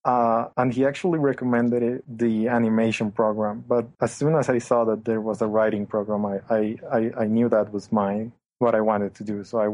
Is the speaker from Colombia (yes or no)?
yes; Colombia; I'm from Colombia. I just turned 21.